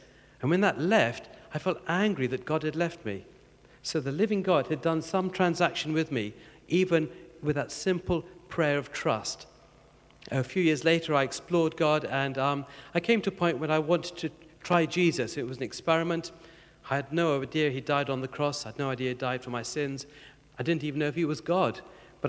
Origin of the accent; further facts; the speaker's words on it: Golders Green, London, United Kingdom; born there; I live in Sutton. I was born in Golders Green. I'm from a Hindu background.